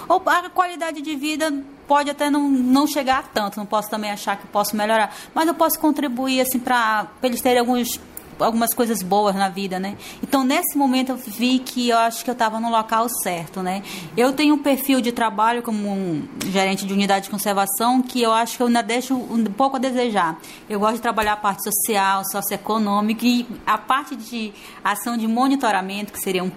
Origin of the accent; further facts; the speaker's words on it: Amazonas, Brazil; Eu sou, como eu estava falando, sou amazonense. Adoro minha origem. Sou descendente indígena.